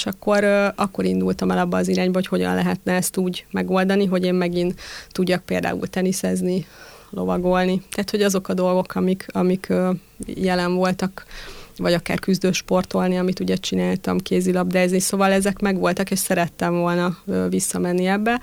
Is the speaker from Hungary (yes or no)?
yes; Budapest, Hungary; én Mária Remetén, illetve Pesti Dekut és Mária Remete határán nőttem fel egy értelmiségi családba, egyébként egy sváb családban. Édesapám építész volt, édesanyám pedig kerámikus művész, és hát a katolikus neveltetés az egy alapbeállítás volt.